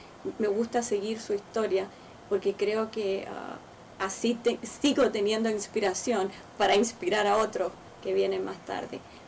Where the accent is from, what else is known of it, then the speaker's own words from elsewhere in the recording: Chile; moved away as an adult; cuando llegué a este país no hablaba inglés, que me vine de Chile después del golpe de Estado, 3 meses antes de recibir el título en la Universidad de Chile en Santiago